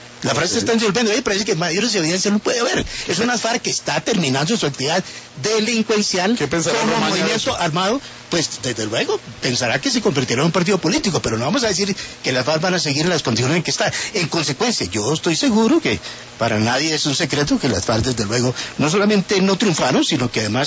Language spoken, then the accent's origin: Spanish; Colombia; yo como colombiano les doy la bienvenida a la lucha democrática.